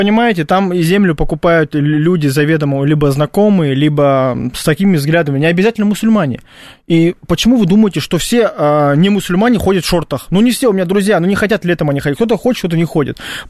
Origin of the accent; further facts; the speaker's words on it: Grozny, Chechnya, Russia; now in Moscow, Russia; Я из Грозного. Ну, я живу в Москве, но был в Грозном.